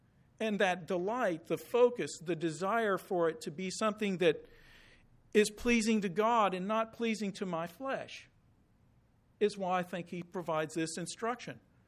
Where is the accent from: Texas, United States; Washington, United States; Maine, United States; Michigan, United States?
Texas, United States; Houston; I grew up in Houston, of course, but we would go in the summers to my aunt and uncle. They lived in the country.